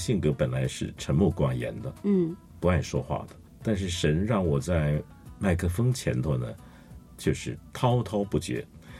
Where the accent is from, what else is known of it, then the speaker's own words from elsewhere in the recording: Singapore; 我在新加坡长大，那时候高中的时候就信上帝了，信耶稣了。